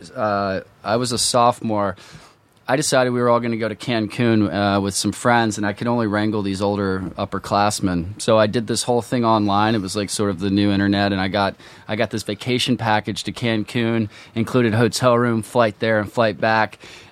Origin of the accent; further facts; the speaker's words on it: Lexington, Kentucky, United States; now in New York, United States; Originally from Lexington, Kentucky.